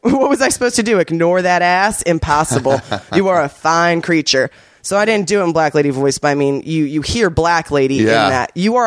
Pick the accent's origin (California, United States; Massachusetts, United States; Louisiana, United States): California, United States; Hermosa Beach; I shouldn't say L.A. I'm from Hermosa Beach. So it's like, that's definitely it's a way more towny place.